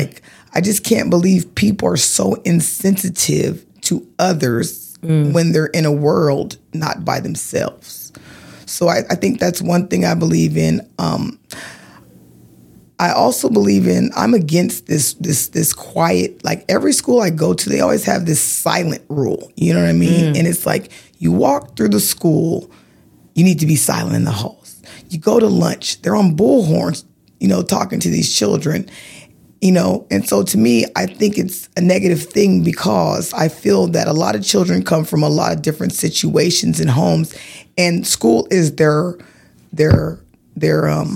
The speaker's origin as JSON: {"language": "English", "town": "Tacoma", "region": "Washington", "country": "United States", "said": "Oh, I reside in Tacoma, Washington, mm-hmm. and I live on the hilltop."}